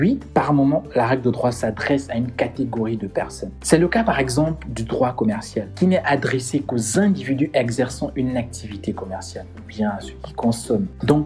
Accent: Gabon; Puisqu'on est gabonais, pour revenir sur cet exemple, on est gabonais.

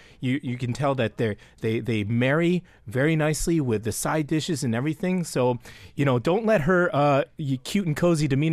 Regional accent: Northeast, United States; I'm from the Northeast, this next spot. It just tastes like home to me.

